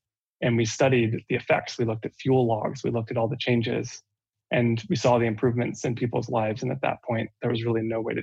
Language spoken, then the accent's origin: English; United States; So it's very unfamiliar to me as an American